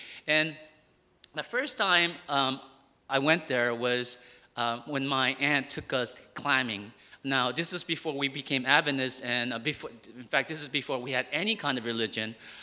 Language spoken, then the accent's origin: English; New Jersey, United States; you probably remember that I'm from New Jersey. I grew up there 20 years.